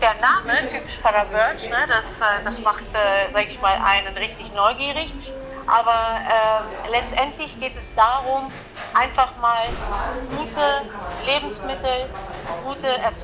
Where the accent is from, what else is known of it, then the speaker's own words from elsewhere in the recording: Greece; Also ich bin ja in Griechenland aufgewachsen, in einem kleinen Dorf.